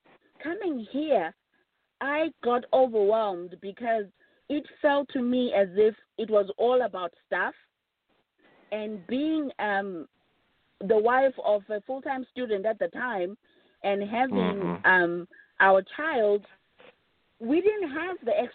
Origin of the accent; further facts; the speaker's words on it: Zimbabwe; also born or lived in United States; And I've lived in America and, of course, was born and raised in Zimbabwe.